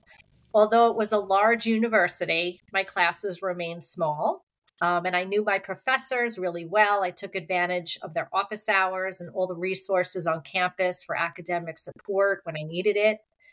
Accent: Hauppauge, New York, United States; Well, I grew up on Eastern Long Island, Hopog, which is out east on the way to the Hamptons. It was more of a blue-collar type of community.

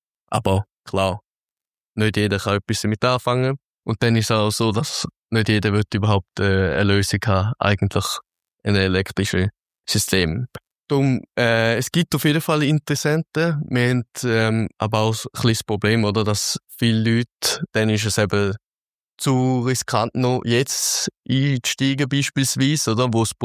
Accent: Thurgau, Switzerland; Jetzt, wir sind aus dem Thurgau, dort gibt es, wo man schon sagt, viel Angebot, wo einfach generell ist.

